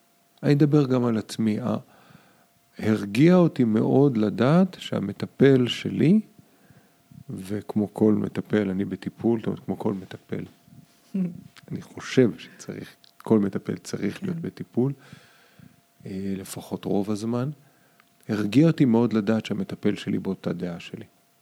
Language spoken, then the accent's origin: Hebrew; Holon, Tel Aviv District, Israel; גדלתי בחולון מוקף שורדי שואה, שהיידיש הייתה השפה שככה דיברו אותה